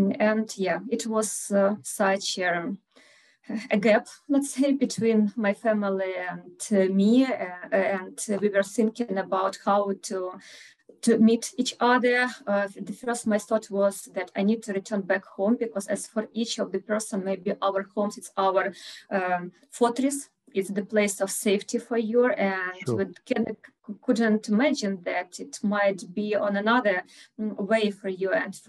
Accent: Kharkiv, Kharkiv Oblast, Ukraine; I'm from Kharkiv, the city that is the closest city to our neighbors and the city that is bombed each day till now without any stops.

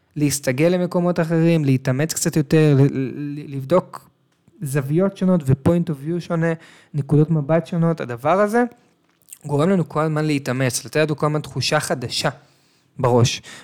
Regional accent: Tel Aviv, Tel Aviv District, Israel; עכשיו, אני גדלתי בתל אביב.

